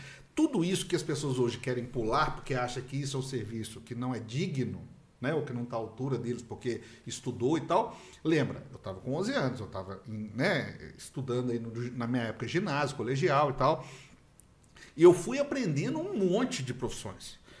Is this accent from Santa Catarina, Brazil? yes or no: no; Guarulhos, São Paulo, Brazil; born there; eu saía de Contagem, que era o lugar onde eu morava, uma cidade vizinha, como se fosse Guarulhos, São Paulo, por exemplo, nasci em Guarulhos, inclusive.